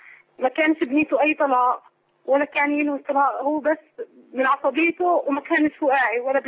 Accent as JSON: {"language": "Arabic", "country": "Jordan", "said": "أنا من كفاية من الأردن عم الشيخ"}